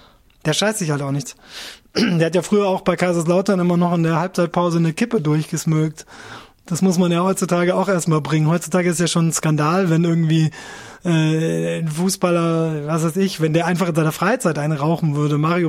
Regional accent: Japan; ich bin in Japan aufgewachsen

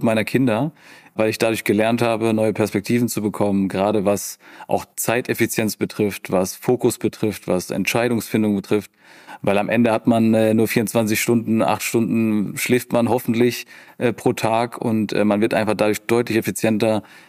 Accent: Bavaria, Germany; now in Frankfurt, Germany; Ich bin ja gebürtiger Allgäuer

